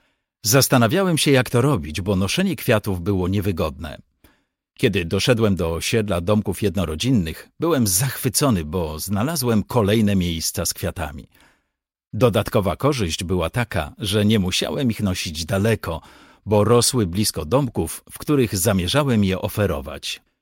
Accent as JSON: {"language": "Polish", "country": "Sweden", "tie": "born or raised there", "said": "Kiedy dorastałem w Szwecji, moi rodzice na różne sposoby kombinowali, żeby spiąć jakoś koniec z końcem."}